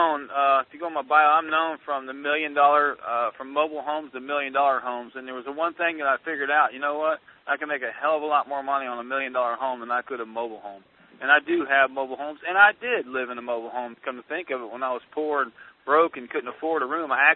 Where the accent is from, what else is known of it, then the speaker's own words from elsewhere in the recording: Orlando, Florida, United States; I'm calling in from Orlando, Florida, born and raised and bred right here in Orlando, Florida, in the mobile home state.